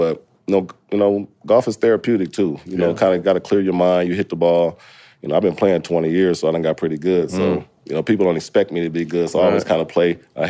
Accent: Indiana, United States; But in Indiana, we don't have a sound, so we flirt with everything.

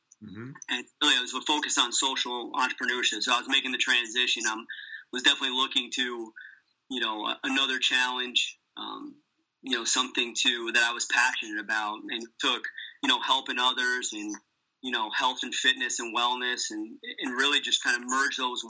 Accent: Nutley, New Jersey, United States; Okay, yeah, and I grew up in Nutley, New Jersey.

